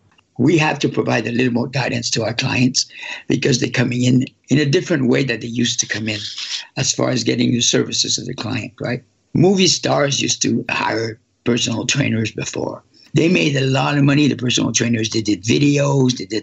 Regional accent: Sept-Îles, Quebec, Canada; born there; also born or lived in Montreal; I was born in Northern Quebec in a small town called Sept-Îles. My parents both lived there

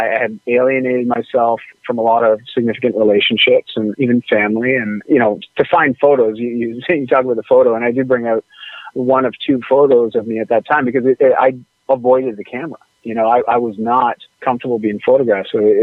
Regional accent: Ontario, Canada; moved away as an adult; now in Vancouver, Canada; But yeah, I moved up to Vancouver in 95 once I graduated high school. But growing up in Ontario, small town Ontario, you know, it was a hockey town through and through.

